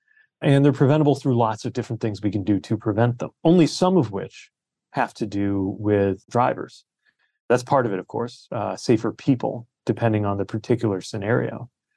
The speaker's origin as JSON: {"language": "English", "town": "South Bend", "region": "Indiana", "country": "United States", "tie": "born or raised there", "said": "including my hometown of South Bend"}